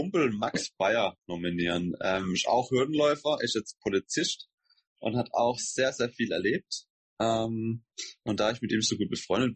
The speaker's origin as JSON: {"language": "German", "town": "Haslach", "region": "Baden-Württemberg", "country": "Germany", "tie": "born or raised there", "said": "von meinem Lieblingsdöner in Haslach, in meiner Heimatstadt"}